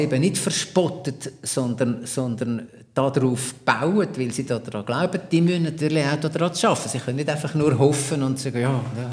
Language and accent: German; Switzerland; Aber ich bin ein Schweizer, der da zuschaut.